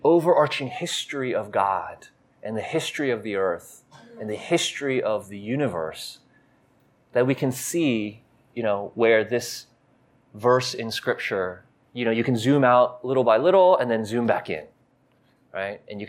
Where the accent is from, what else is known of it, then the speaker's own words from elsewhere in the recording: United States; I'm an American. I don't know geography, right?